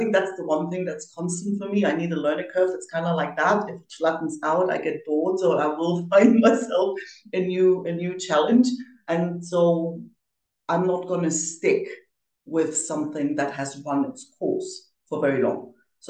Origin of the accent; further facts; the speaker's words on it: East Germany, Germany; moved away; I grew up in East Germany. I always find that's worth mentioning because it's shaped how I see the world, especially since I got out before the wall came down.